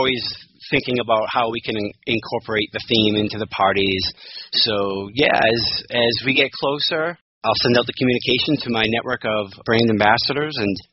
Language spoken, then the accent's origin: English; Boston, Massachusetts, United States; So I am originally from New England. Grew up in the Boston area